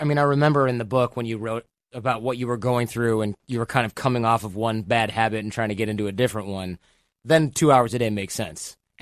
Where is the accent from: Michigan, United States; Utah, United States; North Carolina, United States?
Michigan, United States; It's cold. I grew up in Michigan. It's freezing.